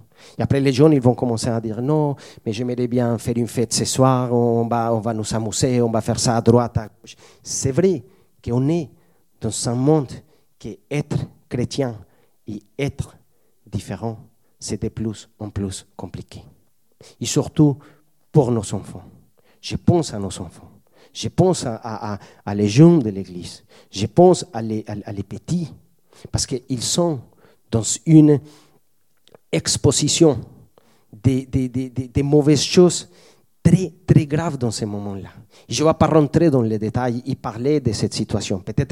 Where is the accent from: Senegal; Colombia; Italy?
Colombia; also born or lived in Spain; now in France; j'ai connu le Seigneur, ça fait 20 ans quand j'ai quitté la Colombie. Et quand j'arrivais en Espagne, après j'ai passé 1 an et demi ici en France